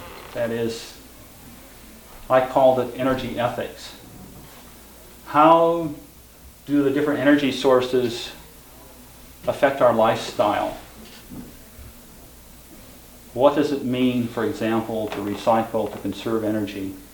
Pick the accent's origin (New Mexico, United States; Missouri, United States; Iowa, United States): New Mexico, United States; Los Alamos; I'm from Los Alamos, New Mexico.